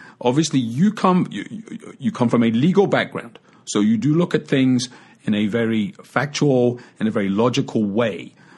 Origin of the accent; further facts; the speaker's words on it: United Kingdom; obviously, I grew up in the United Kingdom, and our attitude to guns is, okay, yeah, I have to go and get a license